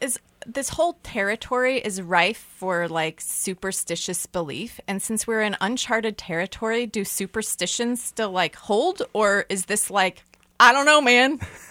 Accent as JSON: {"language": "English", "town": "Kansas City", "region": "Missouri", "country": "United States", "tie": "born or raised there", "said": "I do care about, like, Kansas City pride and rallying. You know, like, this is my hometown, my home's town, if you will."}